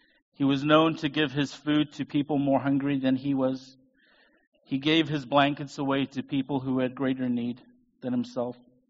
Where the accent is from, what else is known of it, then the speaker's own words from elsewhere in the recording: South Africa; I told you I'm from South Africa and we like stories.